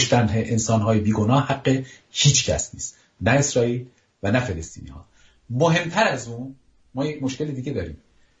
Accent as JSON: {"language": "Persian", "country": "Iran", "said": "اینا فهمیدن ما ایرانی هستیم،"}